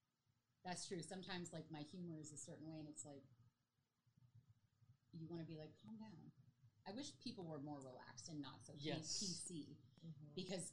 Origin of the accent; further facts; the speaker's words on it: Canada; moved away; my childhood of growing up in Canada was amazing.